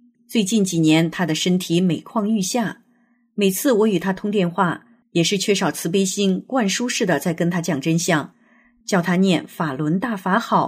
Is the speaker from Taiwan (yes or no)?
no; China; 我在中国大陆长大